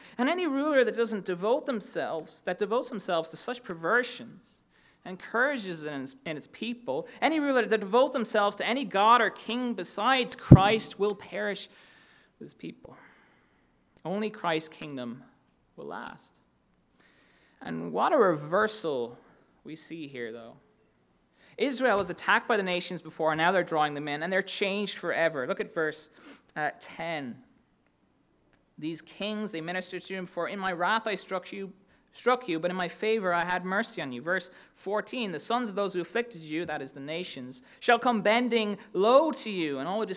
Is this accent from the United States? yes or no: no; Ireland; I'm Irish. Okay, in case you didn't catch that.